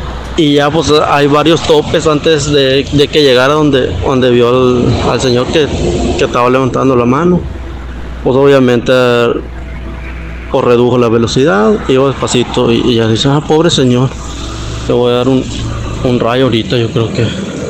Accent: San Luis Potosí, Mexico; now in Sinaloa, Mexico; Yo soy de San Luis Potosí, por ser específico de la Huasteca Potosina

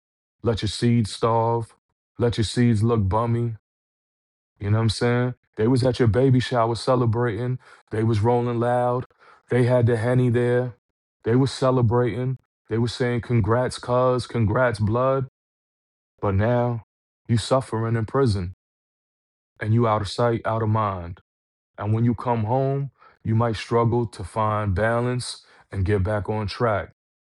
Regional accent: Brooklyn, New York, United States; also born or lived in Long Island, United States; I grew up in Brooklyn, right? Sunset Park, Brooklyn, Bedford-Stuyvesant, Brooklyn, Sumner Houses. I've seen a lot of violence, a lot of crazy shit. Moved to Long Island, Huntington Station, New York.

